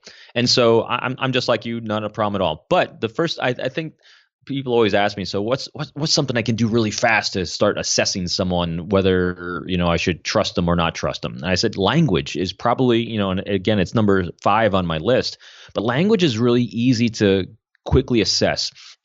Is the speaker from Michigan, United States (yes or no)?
no; New York, United States; born or raised there